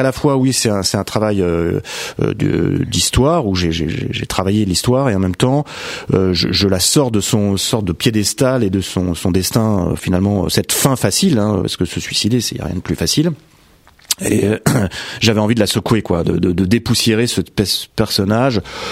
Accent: Bouffémont, Île-de-France, France; quand j'étais gamin, à Bouffémont, justement, je regardais les avions qui passaient au-dessus de ma tête en finale

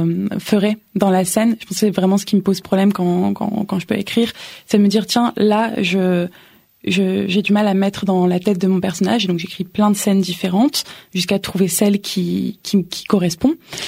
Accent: Lille, Hauts-de-France, France; Oui, je suis de Lille.

